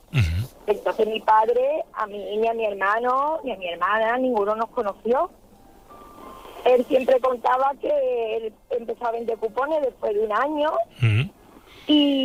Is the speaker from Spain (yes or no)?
yes; Jerez de la Frontera, Andalusia, Spain; Nosotros somos de Jerez y él vendía sus cupones en Jerez.